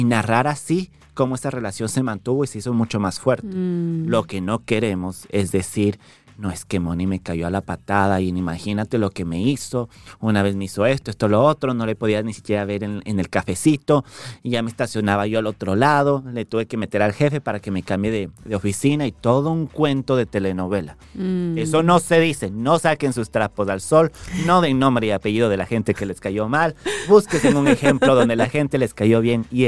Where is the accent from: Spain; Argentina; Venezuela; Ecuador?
Ecuador; now in Miami, United States; soy originalmente de Ecuador, vivo aquí en Miami hace bastante tiempo, como hace 8 años